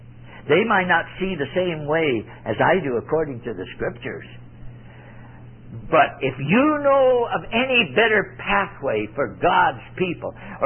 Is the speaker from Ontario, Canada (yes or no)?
yes; Ontario, Canada; born there; we couldn't go to a cold place like where I was born in Ontario.